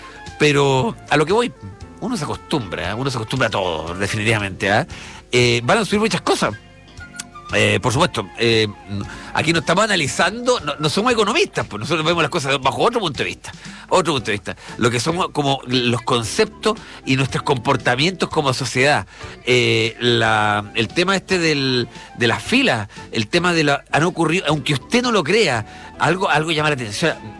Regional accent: Chile; Como raza, como nosotros, como chilenos.

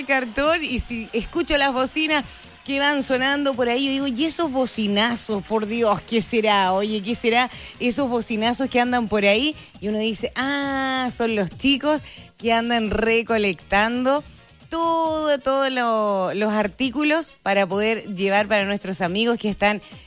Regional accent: Chile; Y porque somos chilenos y nos ayudamos entre todos.

